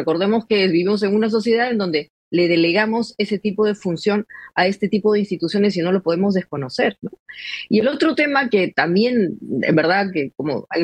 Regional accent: Peru; va a ser el ejercicio de los derechos cívicos que tenemos como peruanos.

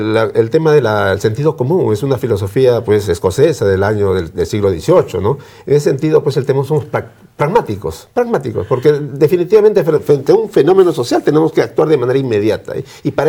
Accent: Lima, Peru; Pero ahora pues ya definitivamente yo radico en Lima. Yo soy limeño, ¿no?

